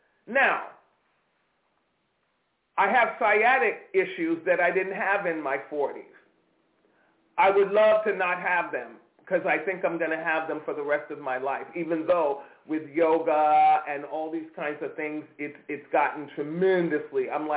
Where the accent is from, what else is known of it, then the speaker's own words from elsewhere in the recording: East Coast, United States; accent: East Coast; Yesterday somebody said, you truly are from the East Coast, because I was angry and my accent came out.